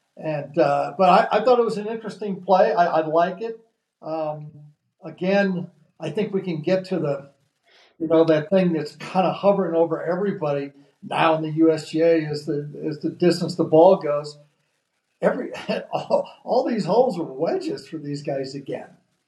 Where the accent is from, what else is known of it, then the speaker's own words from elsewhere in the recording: California, United States; And that's just from me growing up in Southern Cal and watching that golf course get exposed to the public.